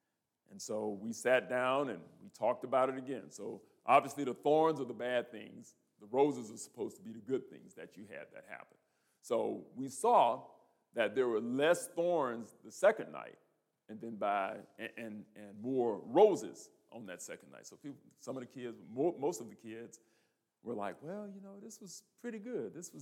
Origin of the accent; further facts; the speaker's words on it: Lake Charles, Louisiana, United States; As I grew up in Lake Charles, the church that we went to, it was basically our boys' youth program.